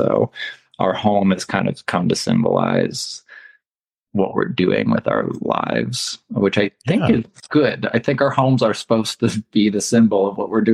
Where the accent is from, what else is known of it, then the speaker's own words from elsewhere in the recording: Ohio, United States; I grew up in Ohio, but I say that with that didn't help me get exposed to folk music.